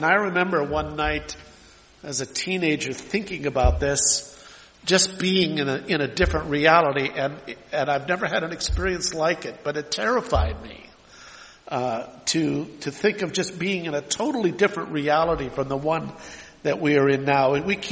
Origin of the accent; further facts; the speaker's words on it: Minneapolis, Minnesota, United States; We didn't lock our doors normally where I grew up in South Minneapolis.